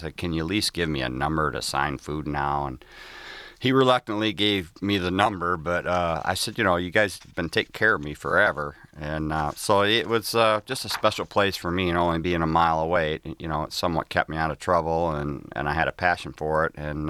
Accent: Lake Orion, Michigan, United States; Yeah, I grew up on the lake back when it wasn't known as like really nice living. Now all those homes on Lake Orion are million-dollar homes.

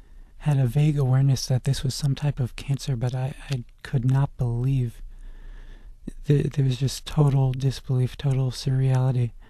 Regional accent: Omaha, Nebraska, United States; born there; I was born in Omaha, Nebraska, and I was a quiet sort of kid

